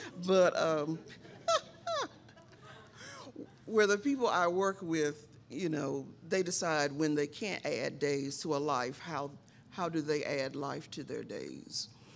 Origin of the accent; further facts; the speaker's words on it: Durham, North Carolina, United States; I'm from Durham. Call myself one of the last living natives